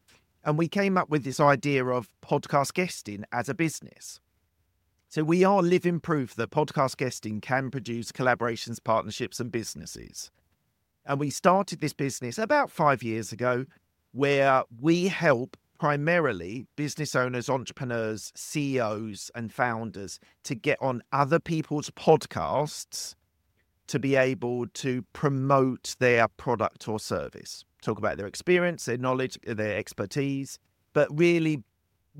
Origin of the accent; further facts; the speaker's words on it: London, United Kingdom; I'm from West London, just outside London in the UK.